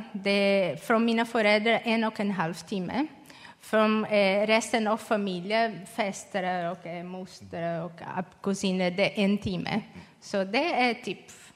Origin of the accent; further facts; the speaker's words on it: Brazil; Ja, jag kommer från Brasilien. Min mamma och pappa bor där.